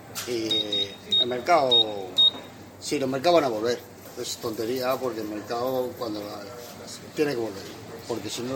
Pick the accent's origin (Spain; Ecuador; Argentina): Spain; volvemos a ser como antes, como somos los españoles